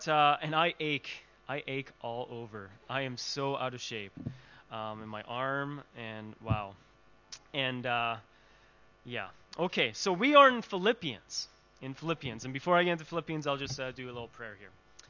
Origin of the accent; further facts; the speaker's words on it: Canada; In case you're new here, I'm Canadian.